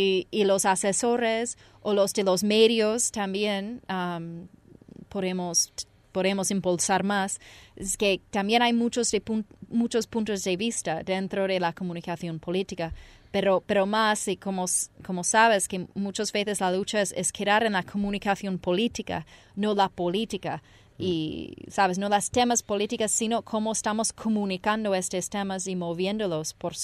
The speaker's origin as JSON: {"language": "Spanish", "country": "United States", "said": "yo como americana y como vengo de la tradición de los Estados Unidos"}